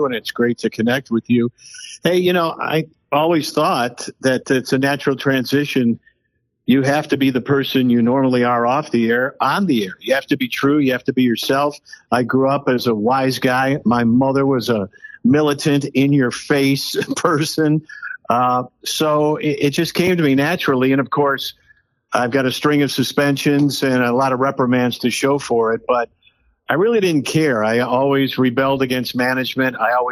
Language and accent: English; Buffalo, New York, United States; now in Chicago, United States; I grew up in Buffalo, New York, which is exactly the same. It's just a smaller Chicago, same ethnic mix of people, same weather, same blue-collar attitude.